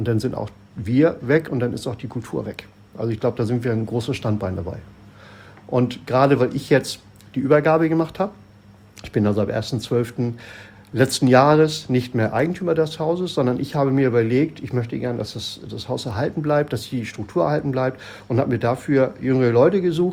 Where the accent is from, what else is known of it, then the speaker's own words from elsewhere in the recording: Nindorf, Germany; ich bin in Nindorf groß geworden